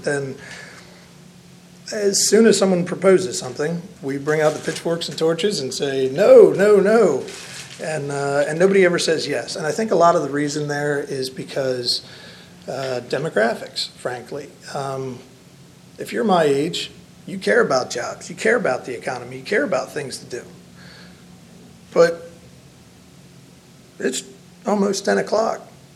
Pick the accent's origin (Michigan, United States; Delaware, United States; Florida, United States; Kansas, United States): Delaware, United States; Lewes; As I said, I'm from Lewis, Delaware, local, born here. despite all my gray hairs that come from my four kids, I'm 36.